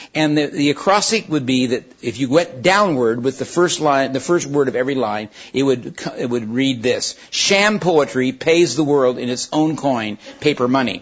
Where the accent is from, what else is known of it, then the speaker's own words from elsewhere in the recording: Berkeley, California, United States; I'm from Berkeley.